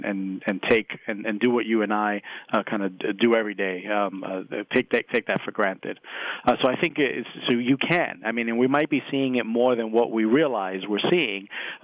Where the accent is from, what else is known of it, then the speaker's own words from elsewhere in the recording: Bronx, New York, United States; I grew up in the South Bronx, and I saw the impact of hunger